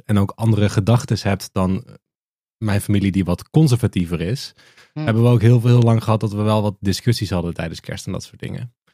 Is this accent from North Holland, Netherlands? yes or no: yes; Amsterdam, North Holland, Netherlands; Ik als Amsterdammer mag dat niet doen.